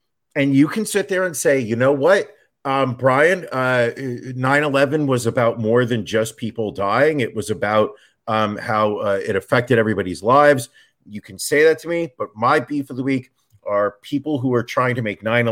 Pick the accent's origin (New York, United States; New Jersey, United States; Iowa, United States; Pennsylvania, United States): New York, United States; Well, as you know, Ron, I am a New Yorker.